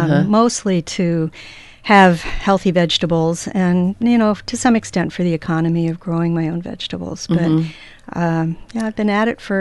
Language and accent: English; New Jersey, United States; I grew up in South Jersey, which is not North Jersey. It's the southern part of New Jersey.